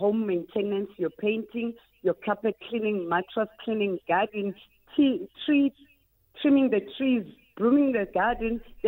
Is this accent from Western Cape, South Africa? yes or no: no; Soweto, Gauteng, South Africa; I am from Soweto.